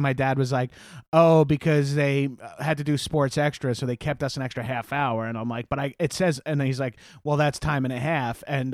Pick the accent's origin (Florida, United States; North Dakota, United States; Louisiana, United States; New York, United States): New York, United States; Long Island; I'm from Long Island, which is like just outside of New York City.